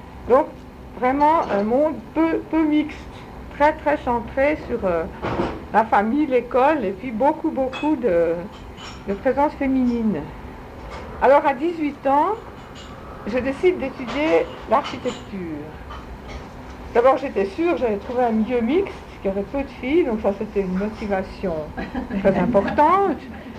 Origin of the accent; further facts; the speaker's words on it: Geneva, Switzerland; Je suis née en 1945 à Genève, de père et de mère genevois. Un père-fils d'émigrés uranais, si on peut dire, petit-fils d'émigrés uranais, prof au collège